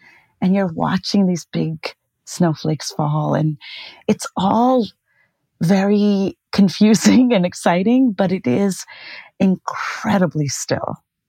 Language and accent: English; Kanpur, Uttar Pradesh, India; moved away; So we moved to Virginia our first year, and I had grown up in Kanpur, born and raised in Kanpur up till then. And Kanpur, for those who don't know, is a huge urban city in northern India.